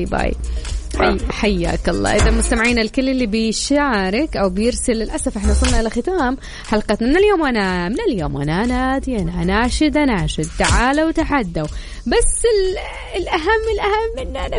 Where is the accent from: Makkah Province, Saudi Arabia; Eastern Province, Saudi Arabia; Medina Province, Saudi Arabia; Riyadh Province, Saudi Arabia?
Makkah Province, Saudi Arabia; Taif; born there; انت عارف ان انا من مواليد الطايف، وحشتني والله الطايف.